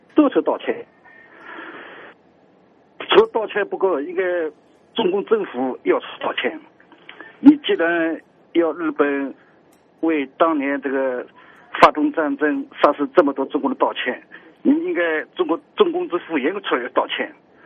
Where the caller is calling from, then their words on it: Shanghai, China; 哎，我是上海的。